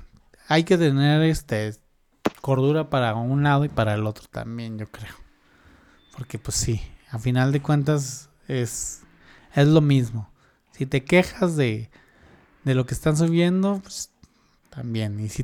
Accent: Tijuana, Baja California, Mexico; otros que nada más somos de Tijuana

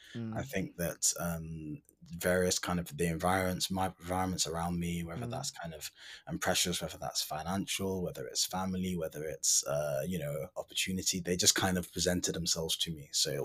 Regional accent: United Kingdom; I'm Ghanaian and mainly growing up in the UK, but kind of maintain those contacts still

